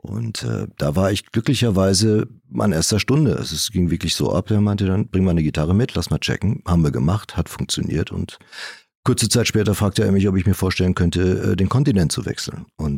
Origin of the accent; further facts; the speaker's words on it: Hagen, North Rhine-Westphalia, Germany; also born or lived in Hamburg; ich bin kein Hamburger, ich komme gebürtig eigentlich, also ich bin ursprünglich aus Hagen, aus Westfalen. Bin dann über Umwege dann in Hamburg gelandet